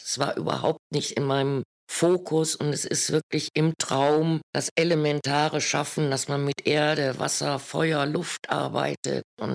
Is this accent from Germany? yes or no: yes; Mettmann, North Rhine-Westphalia, Germany; Schulzeit up and down in Mettmann, aufs Gymnasium nach der Quarta